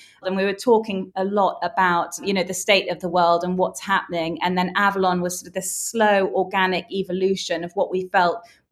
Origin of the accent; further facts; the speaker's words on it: Birmingham, West Midlands, United Kingdom; I was born in Birmingham, and then we lived just outside Birmingham in the West Midlands.